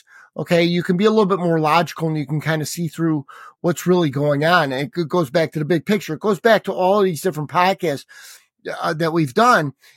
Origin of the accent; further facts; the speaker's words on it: Chicago, Illinois, United States; We're from Chicago, greatest food in the world.